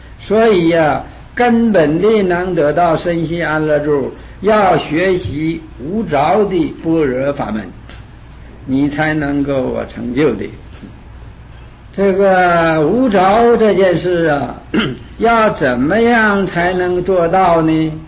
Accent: China; 我们中国人的解释啊，就是啊，诚之所至啊，金石为开

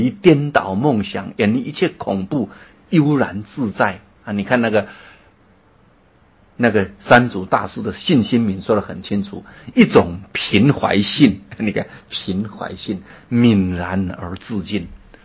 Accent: China; 所以我们中国人讲乐极生悲是很有道理的，对不对？

